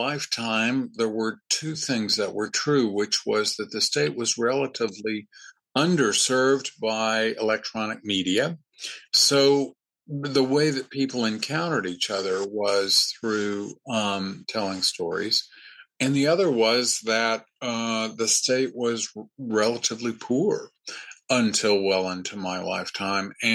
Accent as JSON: {"language": "English", "region": "Kentucky", "country": "United States", "said": "most of the writers whose work I'm familiar with from Kentucky, we were intimately connected to the natural world."}